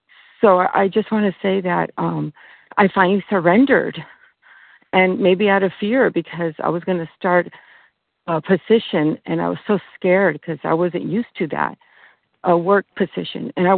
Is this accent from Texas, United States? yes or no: no; California, United States; I'm from California.